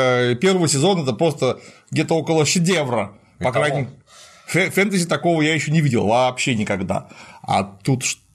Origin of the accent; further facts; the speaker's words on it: Yelets, Lipetsk Oblast, Russia; Но я только не из Дрезденщины, я из-под Ельца.